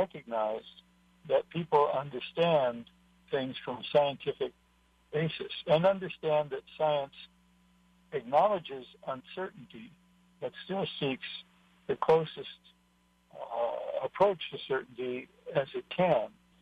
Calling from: Kaneohe, Hawaii, United States; I'm calling from Kaneohe.

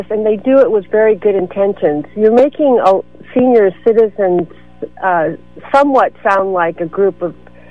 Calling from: Half Moon Bay, California, United States; I'm calling from Half Moon Bay.

